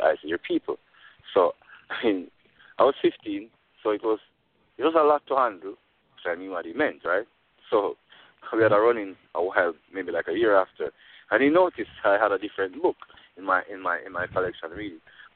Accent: Jamaica; growing up in Jamaica

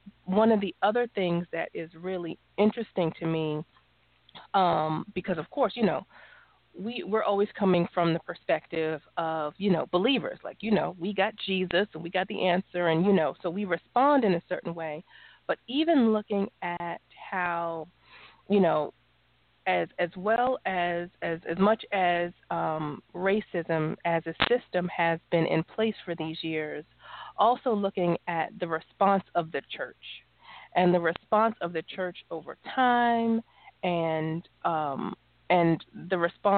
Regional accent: New York, United States; also born or lived in Las Vegas; I grew up in New York. I went to like a private school for a long time. Then I moved to Las Vegas.

